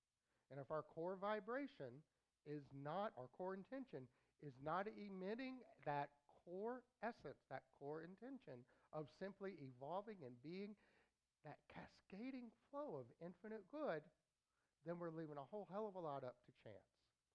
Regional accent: North Carolina, United States; This story comes straight from the North Carolina State Police, God love my home state, the Insurance Fraud Division.

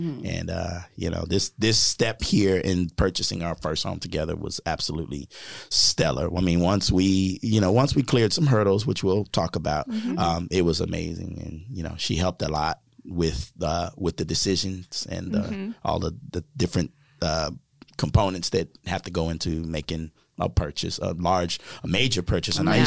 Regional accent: New Castle, Delaware, United States; now in Texas, United States; I am originally from Delaware, the first state, all the way on the East Coast, Newcastle, Delaware, born and raised. And I moved to Texas in 2007 just for a change of scenery.

